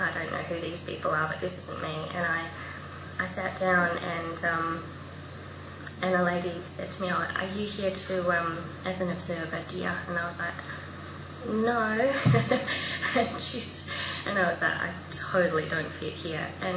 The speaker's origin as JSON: {"language": "English", "town": "Adelaide", "region": "South Australia", "country": "Australia", "tie": "born or raised there", "also_born_or_lived": "Melbourne", "said": "I grew up in Adelaide, and I moved to Melbourne."}